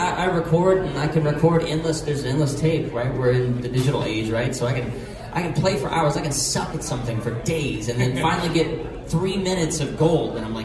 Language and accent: English; Louisiana, United States; there's a bed and breakfast in my hometown, and the owner, Rocky Sonia, is friends with, like, everybody. And when I say everybody, I mean, like, every celebrity that comes into Lafayette, Louisiana, or Bow Ridge, Louisiana, they call him, they talk to him first.